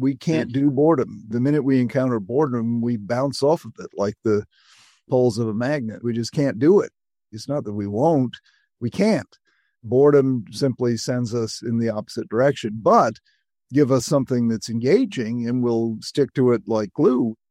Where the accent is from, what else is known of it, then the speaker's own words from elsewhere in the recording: Chatham, Massachusetts, United States; I grew up in Cape Cod, in a little town called Chatham.